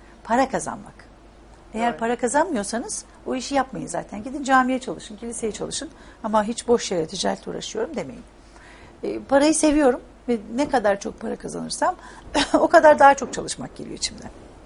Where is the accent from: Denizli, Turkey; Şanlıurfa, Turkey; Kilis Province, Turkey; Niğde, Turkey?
Niğde, Turkey; Benim memleketimde geldiğim yer, ben Niğdeliyim.